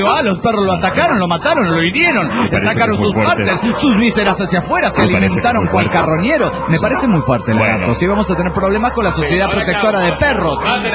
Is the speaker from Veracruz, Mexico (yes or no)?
no; La Paz, Baja California Sur, Mexico; de La Paz, Baja California.